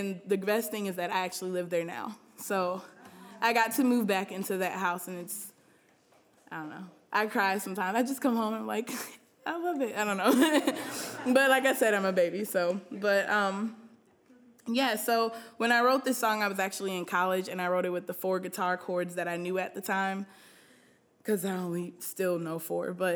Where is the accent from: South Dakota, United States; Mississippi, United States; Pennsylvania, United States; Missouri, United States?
Missouri, United States; St. Louis; No, I grew up here on the north side, actually like two blocks from where we are.